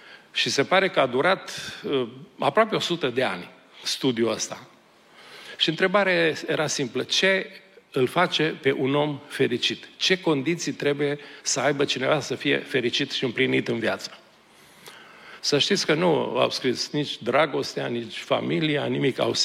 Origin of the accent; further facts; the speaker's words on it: Romania; E bine, dar noi suntem români, de politică se ocupă politicienii